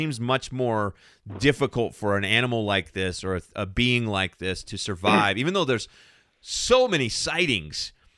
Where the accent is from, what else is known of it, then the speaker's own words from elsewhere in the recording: the West, United States; I grew up in the West. I grew up in the desert, so there's no Sasquatch in the part of the desert that I grew up in.